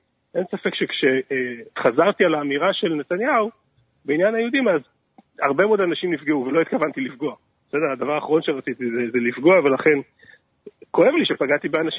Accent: Jerusalem, Jerusalem District, Israel; אני גדלתי בירושלים.

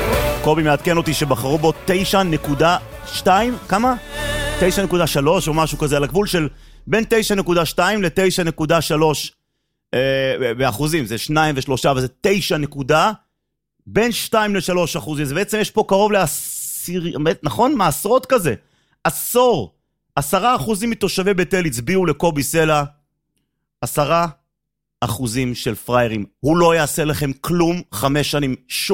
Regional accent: Jerusalem, Jerusalem District, Israel; אני אמנם גדלתי לאורך בבית וגן ירושלים

